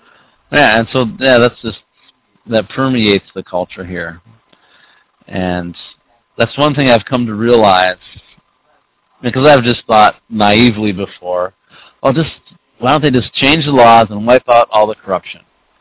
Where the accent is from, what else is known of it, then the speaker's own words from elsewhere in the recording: United States; now in Ukraine; And I'm paid better than the Ukrainian professors because I'm from America.